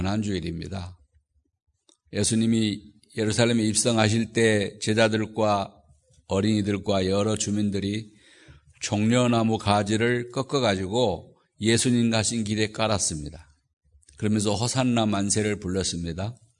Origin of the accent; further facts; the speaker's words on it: South Jeolla, South Korea; 목포에서 한 60여 킬로 떨어져 있는 섬인데 거기서 그런 세계적인 사람이 나온 거죠.